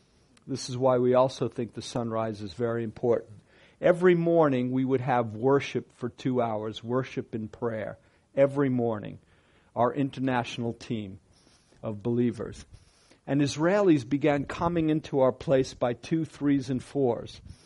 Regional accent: Brooklyn, New York, United States; when I was a Jewish boy growing up in Brooklyn, New York.

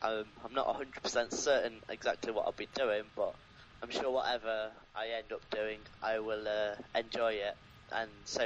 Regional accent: England, United Kingdom; I'm from the Midlands, and I'm at college at the moment, studying forensic science.

